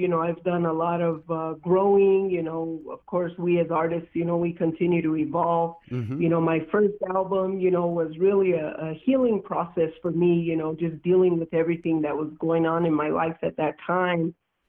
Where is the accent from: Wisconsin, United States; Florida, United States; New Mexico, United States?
New Mexico, United States; Ohkay Owingeh; So I'm born and raised in Okaawinge, New Mexico, second of eight children.